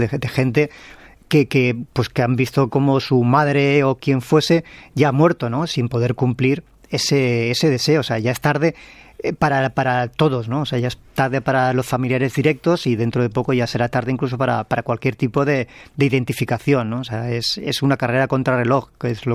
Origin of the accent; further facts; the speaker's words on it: Valencian Community, Spain; y yo somos valencianos, en nuestra comunidad